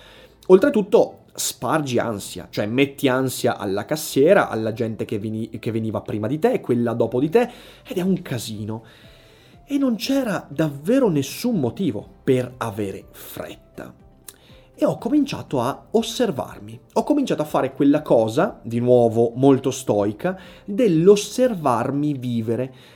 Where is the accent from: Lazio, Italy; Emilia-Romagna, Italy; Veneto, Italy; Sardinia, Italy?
Veneto, Italy; Vicenza; essere un polentone, come si suol dire qui dalle mie parti, non qui ad Enna, ma qui a Vicenza.